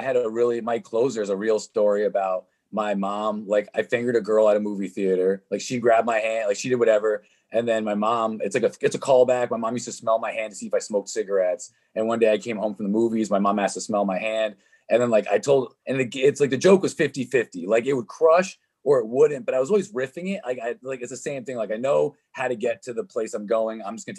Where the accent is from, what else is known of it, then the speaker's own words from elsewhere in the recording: New York, United States; now in Seattle, United States; I moved to Seattle from New York. Where, I mean, bro, I was speaking so brashly coming from upstate New York and I got the Seattle filter